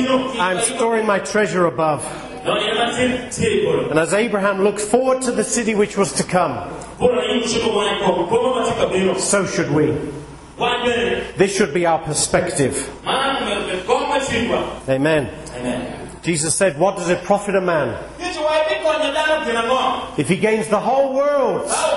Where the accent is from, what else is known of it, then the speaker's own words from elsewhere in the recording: England, United Kingdom; I can be a Jew even though I'm an Englishman, because I'm a Jew inwardly.